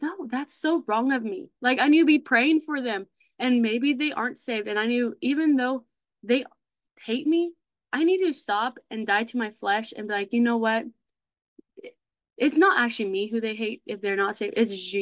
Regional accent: United States; And obviously, I love America. I'm an American girl through and through.

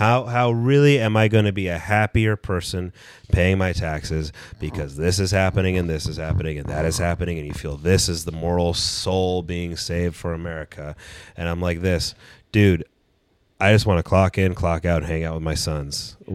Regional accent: United States; the real big concern for me as an American

